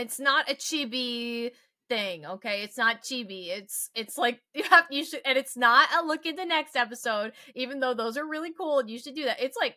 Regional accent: United States; But as like an American, I was really excited.

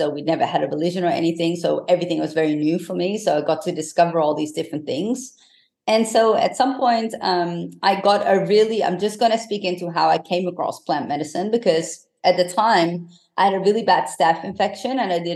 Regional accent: Amsterdam, North Holland, Netherlands; So yeah, I grew up in Amsterdam in the Netherlands, and I had a turbulent childhood

